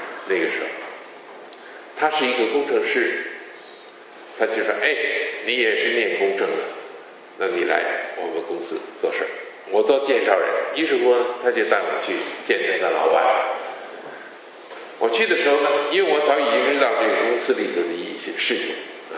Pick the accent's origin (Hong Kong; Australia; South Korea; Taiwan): Hong Kong; 去年年底的时候，我有机会呢被邀请回香港讲道，我来自香港。